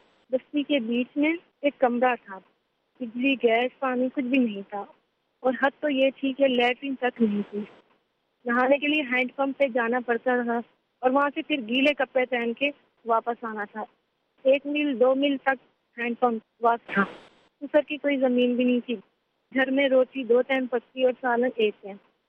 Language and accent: Urdu; Karachi, Sindh, Pakistan; میرا تعلق کراچی سے ہے. ہم پانچ بہن بھائی تھے, ابو ایک ٹیکسی ڈرائیور تھے